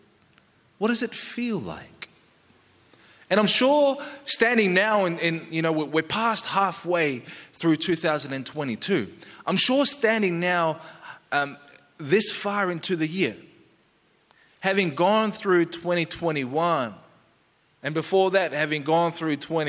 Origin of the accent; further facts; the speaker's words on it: Queensland, Australia; I'm Queenslander